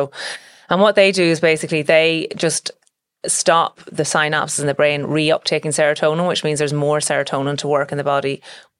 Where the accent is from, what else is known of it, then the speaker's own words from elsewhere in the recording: Dublin, Leinster, Ireland; I was born and bred in Dublin. My parents are from the north. So my dad is from Belfast and my mum was from Larne. And they moved down here when they got married around 1978. And then I was born in 1980.